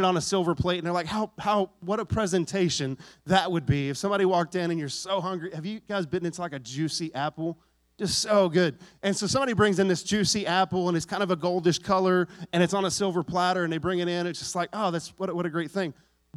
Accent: Texas, United States; I guess you've got some Yankee in you, and I am not. I'm from Texas. But I'm like a Texified Yankee

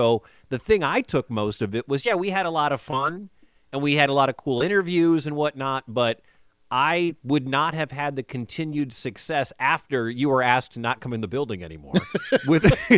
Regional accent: Ann Arbor, Michigan, United States; because I came from Ann Arbor, and it was, sure, Michigan football, and it was Michigan basketball

